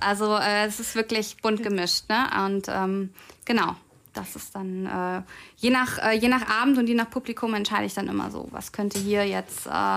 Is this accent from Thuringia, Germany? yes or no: no; Bonn, North Rhine-Westphalia, Germany; in meiner Heimatgemeinde in der Trinitatskirche in Endenich.